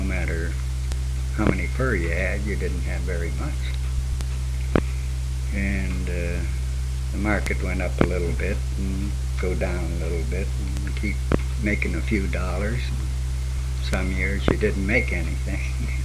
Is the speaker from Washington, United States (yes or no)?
yes; Seattle, Washington, United States; born there; now in Fairbanks, United States; I was born in 1894 in Seattle, Washington.